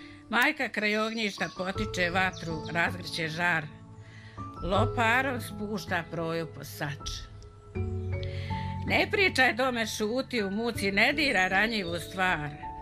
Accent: Kotor Varoš, Republika Srpska, Bosnia & Herzegovina; born there; Jer ja sam rođena na Kotorvaroškoj opštini. Čak sam prvi razred gimnazije i istureno odjeljenje bilo u Kotorvarošu

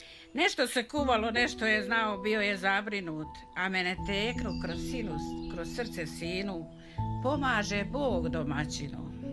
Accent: Kotor Varoš, Republika Srpska, Bosnia & Herzegovina; born there; ja sam rođena na Kotorvaroškoj opštini. Čak sam prvi razred gimnazije i istureno odjeljenje bilo u Kotorvaroš

